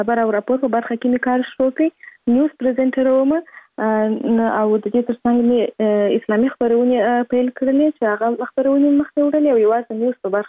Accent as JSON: {"language": "Pashto", "region": "Kandahar", "country": "Afghanistan", "tie": "born there", "said": "زه په کندهار ولایت کې زیږیدلی یم او اوس فلحال په کندهار ولایت کې اوسېږم."}